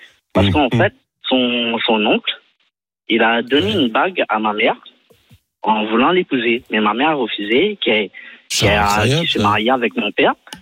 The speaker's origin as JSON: {"language": "French", "region": "Normandy", "country": "France", "said": "moi je suis d'origine de Normandie. J'étais allé à La Réunion pour le taf"}